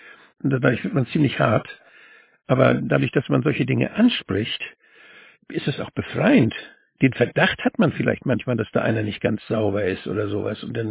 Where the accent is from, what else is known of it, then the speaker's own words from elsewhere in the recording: Northern Germany, Germany; da nicht für, sagt man bei uns in Nord.